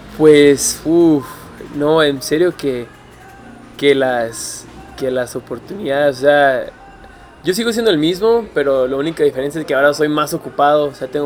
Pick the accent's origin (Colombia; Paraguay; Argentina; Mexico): Mexico; northern Mexico; siendo del norte, siendo mexicano, aparte del chile sería el aguacate.